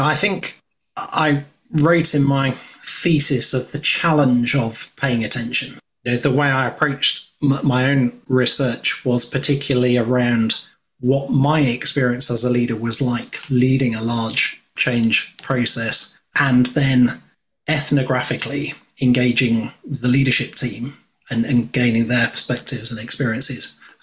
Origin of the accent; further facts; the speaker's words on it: United Kingdom; It's probably the fact that you're a Dutchman and I'm a Brit.